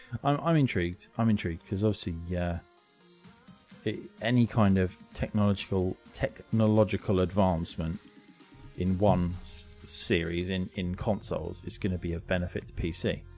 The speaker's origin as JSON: {"language": "English", "region": "London", "country": "United Kingdom", "said": "I'm from London."}